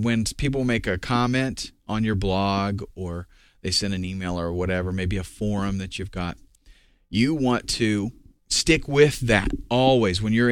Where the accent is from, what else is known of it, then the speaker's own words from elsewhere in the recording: the South, United States; but I'm from the South, and I can't make myself do it. So I say niche.